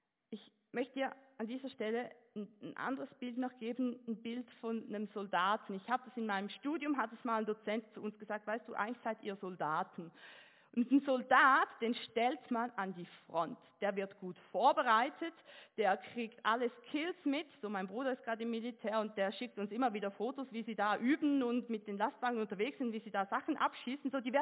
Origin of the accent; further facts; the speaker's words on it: Switzerland; moved away as an adult; now in Germany; ich bin Schweizerin, ich komme nach Deutschland